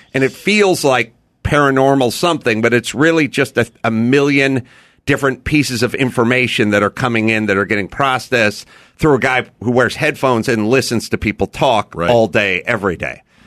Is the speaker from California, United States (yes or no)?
yes; North Hollywood, California, United States; it's because I'm from North Hollywood and nothing ever happened there.